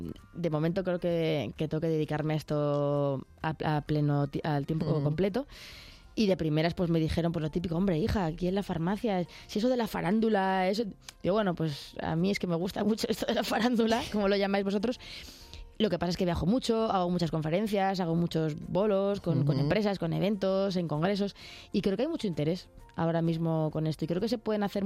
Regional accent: Belmonte, Spain; iré a mi pueblo, Belmonte, que soy de allí

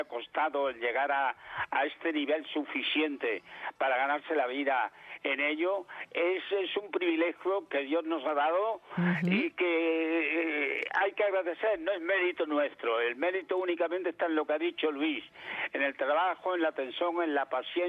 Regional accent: Andalusia, Spain; quizás exageradamente, como buen andaluz

